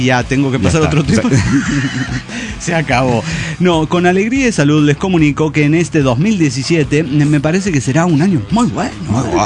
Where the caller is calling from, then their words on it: San Salvador, El Salvador; Soy la tuitera de San Salvador, El Salvador.